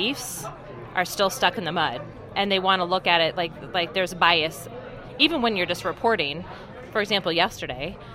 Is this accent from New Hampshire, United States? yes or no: no; Eldora, Iowa, United States; So it goes all the way up to, I'm from Eldora, Iowa, so it goes all the way up there.